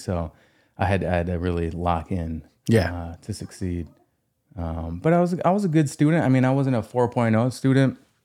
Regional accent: Milwaukee, Wisconsin, United States; I was born in Milwaukee on the south side.

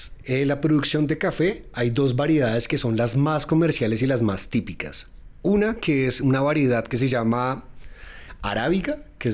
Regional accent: Colombia; Como colombiano, creería yo que deberíamos de saber de nuestro producto insignia

